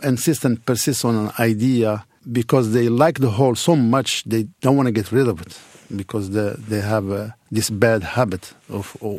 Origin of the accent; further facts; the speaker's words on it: Casablanca, Casablanca-Settat, Morocco; I grew up in Casablanca. There is no Humphrey Bogart there. It's just a city near the ocean.